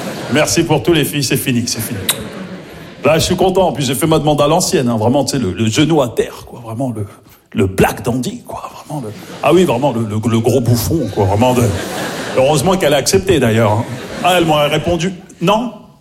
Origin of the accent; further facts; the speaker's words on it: Maisons-Alfort, Île-de-France, France; j'ai grandi à Maisons-Alfort, en plus, tu vois, dans le 9-4